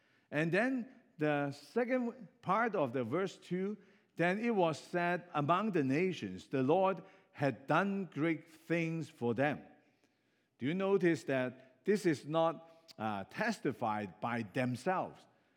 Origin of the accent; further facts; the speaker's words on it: Hong Kong; now in Canada; I'm an immigrant from Hong Kong. So-called my own country is not Canada, but now I know my country is Canada, or maybe I have two countries, right? One from Hong Kong and one from